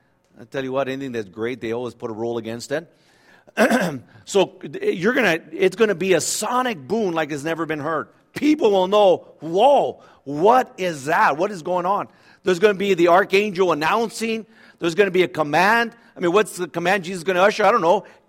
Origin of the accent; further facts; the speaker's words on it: California, United States; You know, I grew up in the Central California